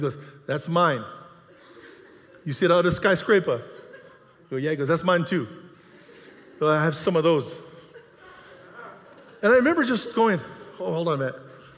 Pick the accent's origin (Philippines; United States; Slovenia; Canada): United States; Hawaii; Now, originally, I'm from Hawaii. That's a long time ago now.